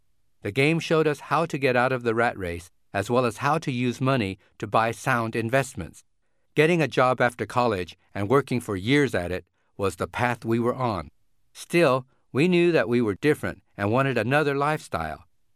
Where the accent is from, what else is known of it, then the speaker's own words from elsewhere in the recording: Indianapolis, Indiana, United States; We met in elementary school, and growing up in Indianapolis, we played plenty of games together.